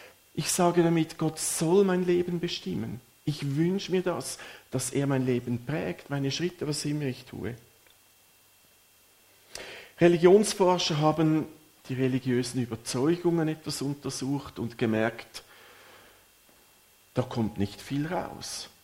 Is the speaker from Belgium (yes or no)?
no; Switzerland; Bei uns in der Schweiz sind es vielleicht Blumen, die bringt man mit, vielleicht eher für die Frau im Haushalt.